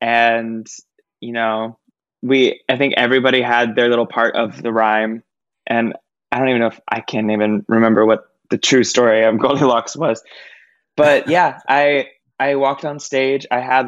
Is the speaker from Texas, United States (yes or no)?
no; Lakeland, Florida, United States; I am originally from a city called Lakeland in Florida, and I usually tell people that I just say I'm from Disney World.